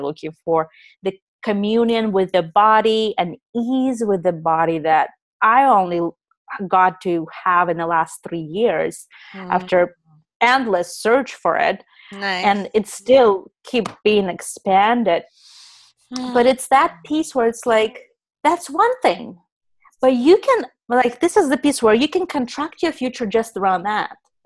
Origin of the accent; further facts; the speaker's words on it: Russia; English is a second language; moved away as an adult; Well, I came from Russia when I was 19